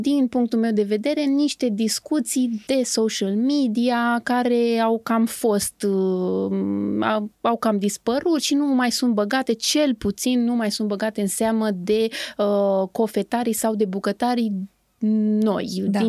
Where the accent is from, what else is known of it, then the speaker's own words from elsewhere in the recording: Romania; Cred că vine din ADN-ul nostru ca români, avem această stare conflictuală și ne place să avem noi dreptate.